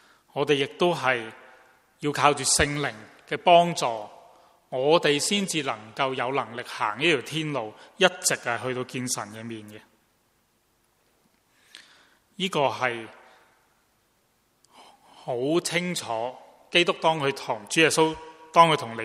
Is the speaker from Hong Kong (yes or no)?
yes; Hong Kong; 我们香港人的俗语说，未学行就先学走。